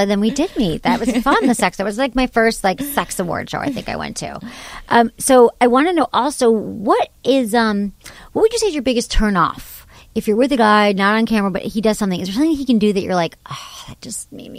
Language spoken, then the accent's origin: English; the South, United States; I am from the South.